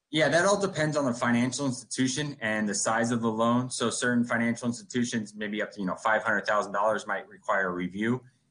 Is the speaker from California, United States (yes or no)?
no; Miami, Florida, United States; now in Orlando, United States; So I was born and raised in Miami. I moved up to Orlando in 2016.